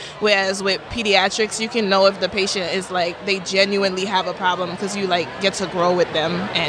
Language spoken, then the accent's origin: English; Brooklyn, New York, United States; now in Hayward, United States; I am from Brooklyn, New York.